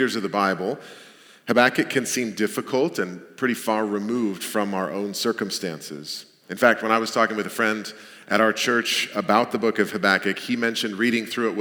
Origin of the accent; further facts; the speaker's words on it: Michigan, United States; Now, I'm from Michigan and have an aunt and uncle that are right there in Traverse City.